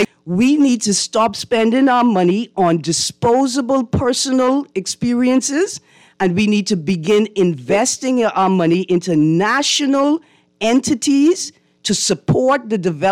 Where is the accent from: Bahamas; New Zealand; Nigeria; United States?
Bahamas; New Providence; And I grew up in the Bahamas where you didn't know when the power was going to be off and it was going to be on.